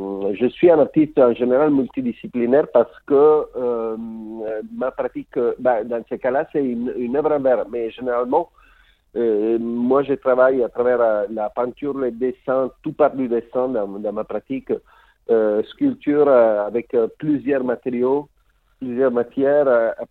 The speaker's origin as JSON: {"language": "French", "town": "Palermo", "region": "Sicily", "country": "Italy", "tie": "born or raised there", "also_born_or_lived": "Sardinia, Italy / Syracuse, Italy", "moved": "as an adult", "lives_now": "Paris, France", "said": "Je suis né en Sardaigne, j'ai grandi en Sicile, à Palerme, avant d'habiter pendant 18 ans à Syracuse. Donc, je suis un fils des îles, de la Méditerranée vraiment, mais des îles plutôt. Et je me suis installé à Paris il y a 14 ans."}